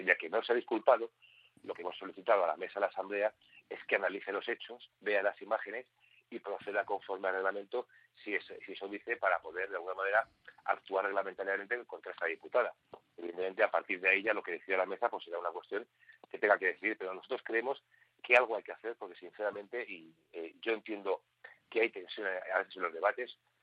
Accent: Spain; lo peor que nos ha ocurrido como españoles en esta democracia.

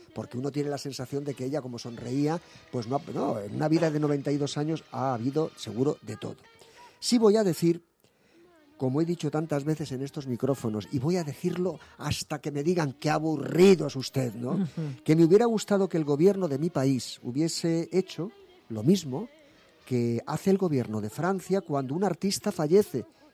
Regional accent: Spain; Yo me siento español y el francés se siente francés, ¿no?

